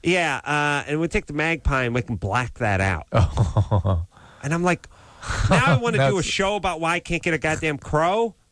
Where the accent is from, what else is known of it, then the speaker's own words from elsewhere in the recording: San Fernando Valley, California, United States; I grew up in the San Fernando Valley. I had nothing but crows.